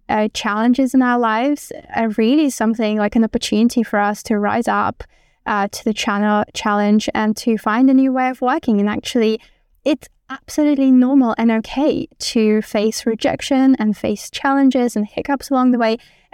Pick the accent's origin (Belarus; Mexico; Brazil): Belarus; English is a second language; I'm originally from Belarus, and I'm not sure how much you know about Belarus, but it's like a second world country and there's not much going on.